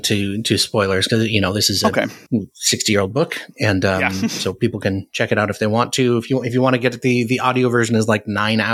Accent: Anchorage, Alaska, United States; I'm from Alaska originally, and it talks about, I think his mother is on Elmendorf Air Force Base, which is in Anchorage, which is where I grew up.

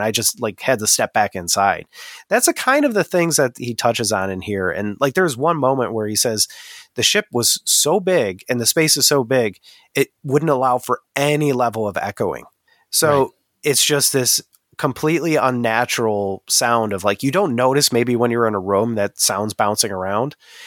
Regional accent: Jamestown, New York, United States; Yeah, growing up in Jamestown, New York, we live right on the Chautauqua Lake

